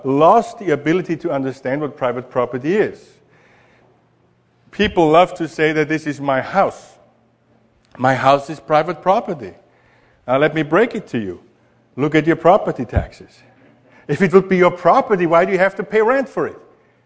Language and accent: English; Austria; English is a second language; I'm from Austria and I'm an economist.